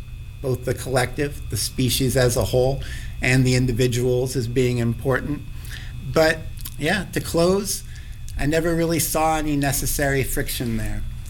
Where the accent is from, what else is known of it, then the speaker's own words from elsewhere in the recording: Eugene, Oregon, United States; I grew up in Eugene, Oregon.